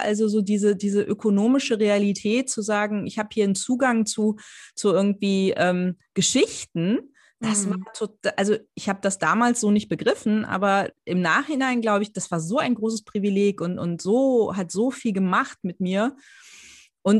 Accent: Gladbeck, North Rhine-Westphalia, Germany; ich bin ja in Gladbeck groß geworden, du in Hermeskeil, das sind alles kleine Städte mit echt kleinen Stadtbüchereien.

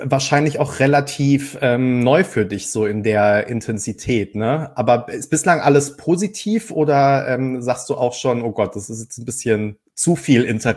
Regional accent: Frankfurt, Hesse, Germany; Fühle ich mich als Frankfurter, ein bisschen als Außenseiter hier.

